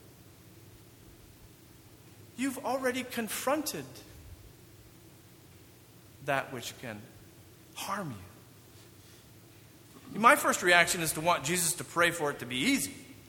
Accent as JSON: {"language": "English", "region": "Michigan", "country": "United States", "tie": "born or raised there", "said": "Growing up in Michigan, apparently, unlike some folks in the South, I learned to drive in the snow."}